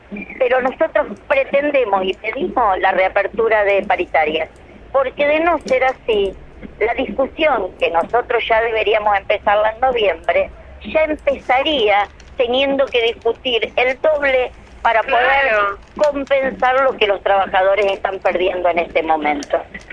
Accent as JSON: {"language": "Spanish", "town": "La Plata", "region": "Buenos Aires Province", "country": "Argentina", "said": "pero además soy de La Plata."}